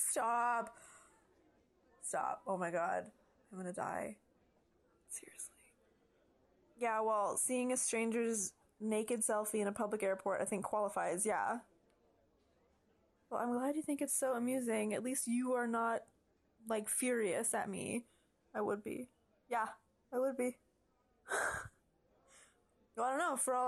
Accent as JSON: {"language": "English", "town": "Vancouver", "region": "British Columbia", "country": "Canada", "said": "I'm from Vancouver. I know, I should be the one wearing yoga pants."}